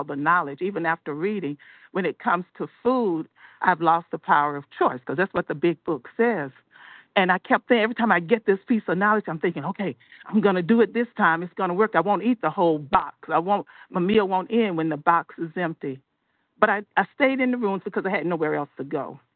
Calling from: Georgia, United States; from Georgia.

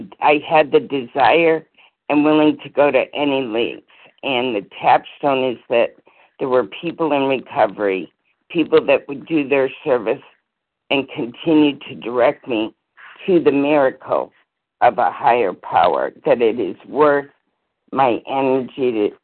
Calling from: New Hampshire, United States; I'm from New Hampshire.

